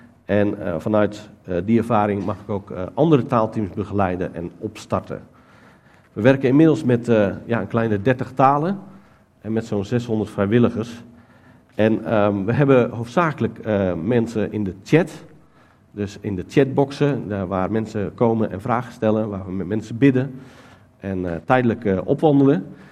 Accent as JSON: {"language": "Dutch", "town": "Almere", "region": "Flevoland", "country": "Netherlands", "said": "Ik kom uit Almere."}